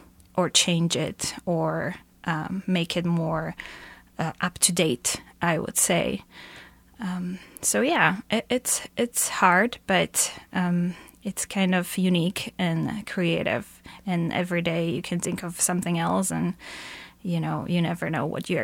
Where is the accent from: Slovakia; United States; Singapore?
Slovakia; I take inspiration from my home country of Slovakia